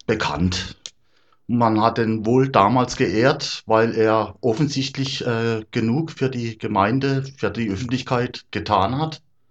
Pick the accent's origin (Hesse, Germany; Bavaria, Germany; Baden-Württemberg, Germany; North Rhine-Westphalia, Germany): Baden-Württemberg, Germany; Köndringen; auch aus Köndringen.